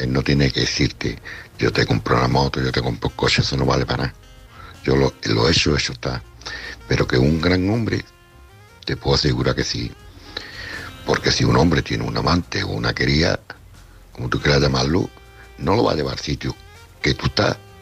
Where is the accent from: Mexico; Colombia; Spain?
Spain; San Roque, Andalusia; Nosotros somos de San Roque.